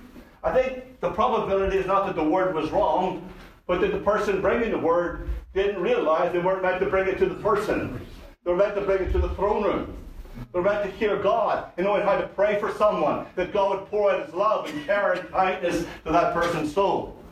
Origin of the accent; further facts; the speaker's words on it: Belfast, Northern Ireland, United Kingdom; I remember, obviously, I grew up in Belfast and grew up in the culture of our family, our large family